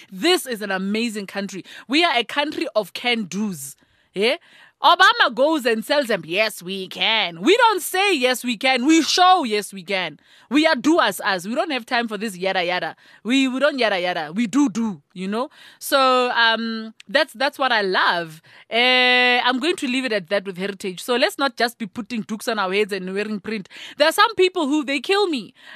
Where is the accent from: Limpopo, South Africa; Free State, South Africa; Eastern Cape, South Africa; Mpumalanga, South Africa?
Free State, South Africa; Thaba Nchu; I grew up in Thabantsho, which has a lot of Basotho and Botswana contingent, I am not Mosotho. I repeat, I am not Mosotho